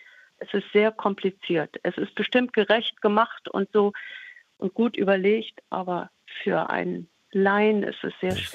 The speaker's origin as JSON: {"language": "German", "region": "West Germany", "country": "Germany", "lives_now": "East Germany", "said": "Wir leben jetzt hier im Osten, wir sind aus dem Westen, wir leben jetzt im Osten"}